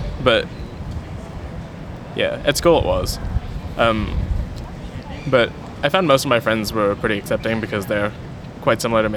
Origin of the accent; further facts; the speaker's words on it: Philippines; I am Filipino, male, and bisexual.